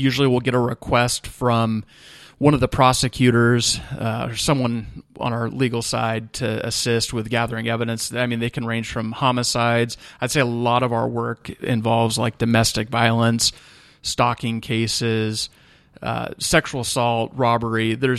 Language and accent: English; Shingletown, California, United States; also born or lived in Redding; I actually was born and raised here in Shasta County. There you go. Born in Redding, lived here when I was young, went to elementary school for a couple of years, and then moved up to Shingletown.